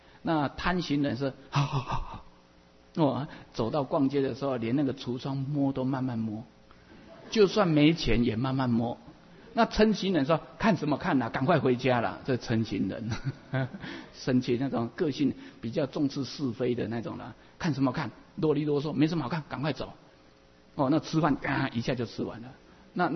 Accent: Taiwan; accent: Taiwanese Mandarin; 对不起，我这个台湾国语啊

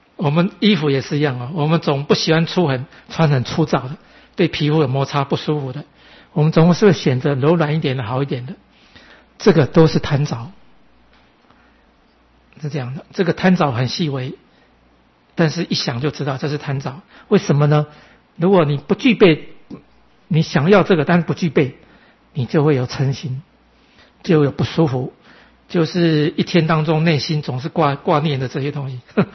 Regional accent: Keelung, Taiwan; 因为我以前我们在基隆出生长大

